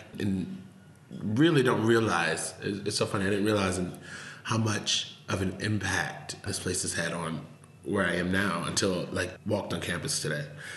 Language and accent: English; Long Island, New York, United States; moved away as an adult; now in Iowa, United States; So I'm from Long Island, and my senior year of high school, I said, I refuse to go to school in New York. I was like, I've been here all my life.